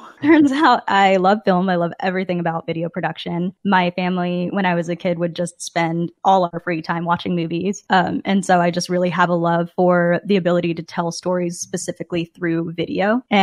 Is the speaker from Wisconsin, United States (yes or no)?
no; Dallas, Texas, United States; I was coming from Dallas, Texas, where I had grown up.